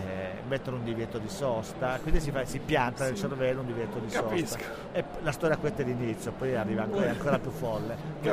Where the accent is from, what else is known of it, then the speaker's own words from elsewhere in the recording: Naples, Campania, Italy; Ma io vengo da Napoli